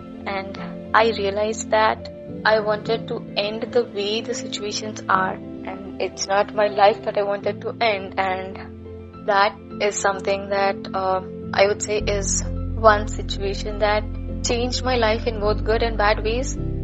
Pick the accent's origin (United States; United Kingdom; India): India; Andhra Pradesh; I am from Andhra Pradesh